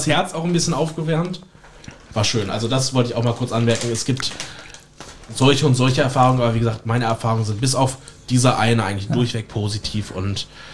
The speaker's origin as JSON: {"language": "German", "town": "Erfurt", "region": "Thuringia", "country": "Germany", "tie": "born or raised there", "said": "da war ich in Erfurt, meiner Heimat."}